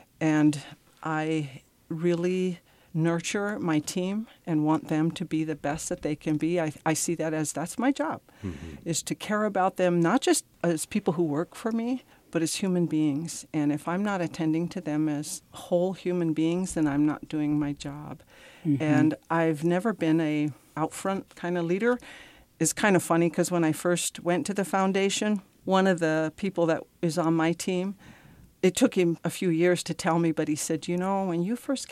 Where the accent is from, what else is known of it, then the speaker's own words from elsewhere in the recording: Pine Ridge, South Dakota, United States; Well, I'm originally from Pine Ridge, South Dakota. I grew up on the reservation. I am the daughter of a Native father and British mother.